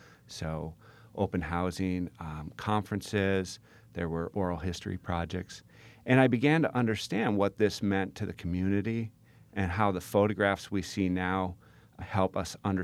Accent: Minnesota, United States; But once you move out further, I grew up in Minnesota. I had never seen those photographs before.

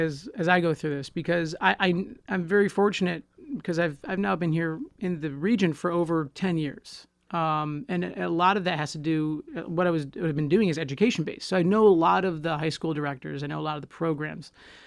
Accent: Grand Rapids, Michigan, United States; You know, I grew up in Grand Rapids, so I did the Grand Rapids Youth Symphony

